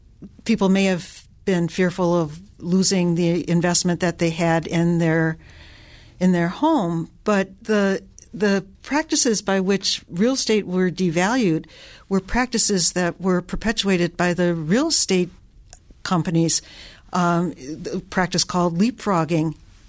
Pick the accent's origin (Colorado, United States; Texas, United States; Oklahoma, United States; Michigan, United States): Oklahoma, United States; The house that I grew up on 44th in Oklahoma, the original deed to the property had a restrictive covenant in the deed.